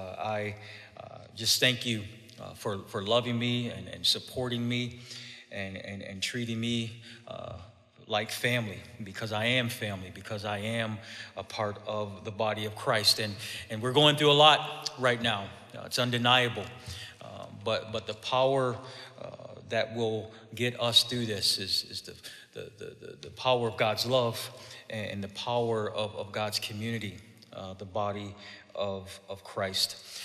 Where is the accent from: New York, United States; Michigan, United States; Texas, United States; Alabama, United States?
New York, United States; Buffalo; I'm from Buffalo, New York. I grew up, born and raised in Buffalo, New York.